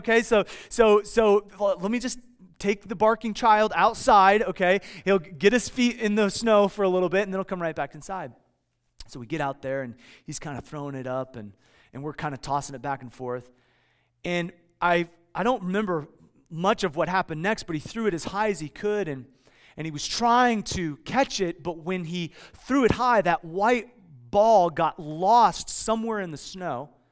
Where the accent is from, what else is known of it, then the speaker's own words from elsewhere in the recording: Midwest, United States; I grew up in the Midwest, about 3 hours outside of Chicago, and most of our Christmases were white Christmases.